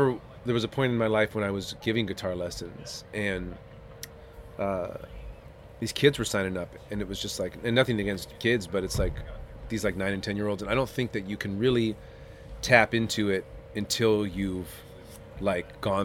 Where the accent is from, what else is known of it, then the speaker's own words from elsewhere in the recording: Los Angeles, California, United States; I grew up in Los Angeles in sort of a square household, very nice, but very not very arts-based.